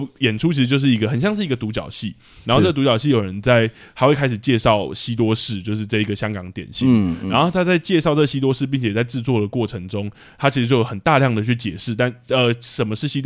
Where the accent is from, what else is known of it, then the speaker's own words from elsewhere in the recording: Taiwan; 就是我是台湾人